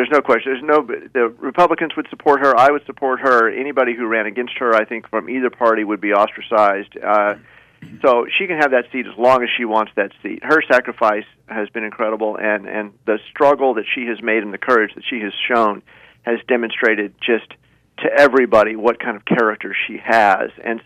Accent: Tucson, Arizona, United States; I'm from Tucson. I was raised there. Went to, you know, Catalina High School and the U of A and Whitmore Elementary School.

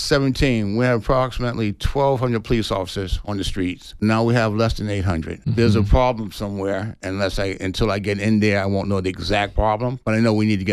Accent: New Rochelle, New York, United States; Okay, well, I grew up in the suburbs. I grew up in New Rochelle, New York.

